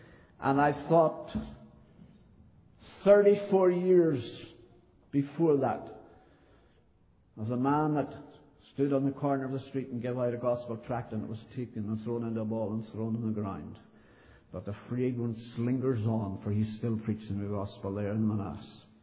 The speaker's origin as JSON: {"language": "English", "country": "Ireland", "said": "I said, well, I'm from Ireland."}